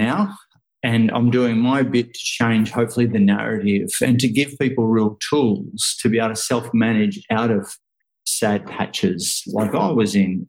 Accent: Ocean Grove, Victoria, Australia; I grew up here in Ocean Grove where I am now. I'm on the coast, just about an hour and a half out of Melbourne here in Australia.

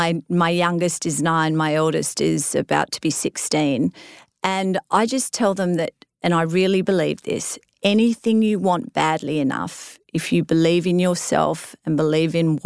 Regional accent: Australia; I'm Australian. You're not allowed to have an ego as an Aussie.

